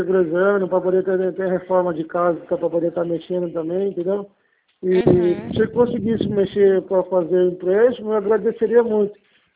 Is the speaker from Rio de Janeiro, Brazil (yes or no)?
no; Avaré, São Paulo, Brazil; Não, eu sou de Avaré.